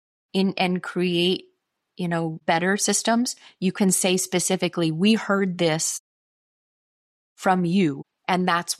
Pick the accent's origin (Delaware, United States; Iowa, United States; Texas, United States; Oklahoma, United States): Iowa, United States; moved away as an adult; now in Switzerland; So I grew up in Iowa, in an itty bitty town of 2,000 people. And it's really kind of shaped my worldview, which is, I've lived in Switzerland for 13 years now.